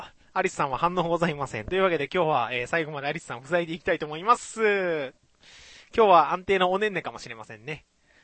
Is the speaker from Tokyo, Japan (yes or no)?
no; Kagawa, Japan; 香川県の私の実家のうどん屋は大好評でございまして